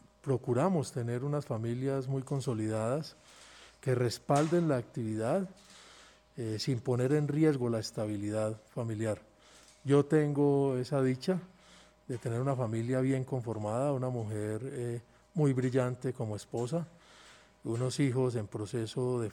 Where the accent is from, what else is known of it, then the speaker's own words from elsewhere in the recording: Antioquia, Colombia; muy contento como antioqueño de presidir hoy la Cámara de Representantes